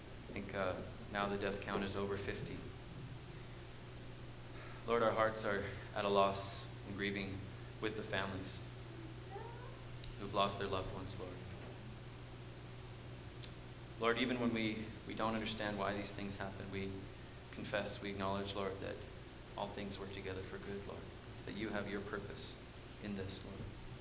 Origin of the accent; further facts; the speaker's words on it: California, United States; now in Salt Lake City, United States; we're from California, we're on our way to Salt Lake City.